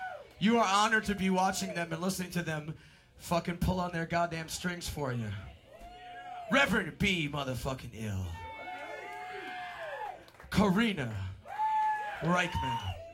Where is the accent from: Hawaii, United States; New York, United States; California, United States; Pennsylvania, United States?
New York, United States; We are from New York. We are from a few places. Brooklyn, New York, Manhattan, New York, the Manhattan Island, the one that got terrorized.